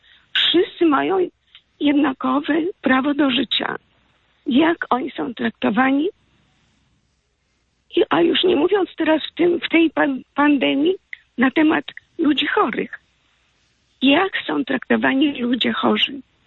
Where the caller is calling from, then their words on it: Lublin, Lublin Voivodeship, Poland; Tak się dzieje u nas w Lublinie.